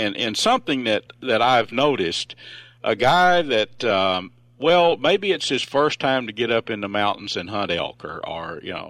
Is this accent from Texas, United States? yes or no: yes; Texas, United States; Okay, we're a Texan.